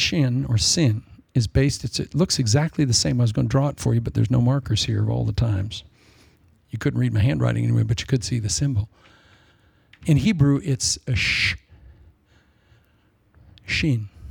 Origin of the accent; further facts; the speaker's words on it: Des Moines, Iowa, United States; I was raised in Des Moines, Iowa.